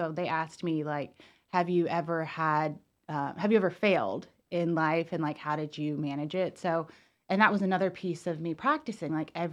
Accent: Asheville, North Carolina, United States; I was raised in Asheville.

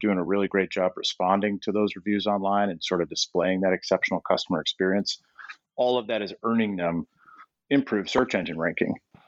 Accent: Essex Junction, Vermont, United States; also born or lived in Colchester; Essex Junction. We had a house in Colchester for a while, but moved to Essex right about, you know, middle school. But yeah, Vermonter through and through.

